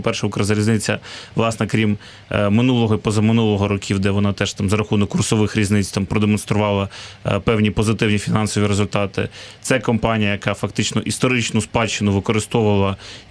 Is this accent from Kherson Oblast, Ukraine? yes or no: no; Kyiv, Ukraine; як киянин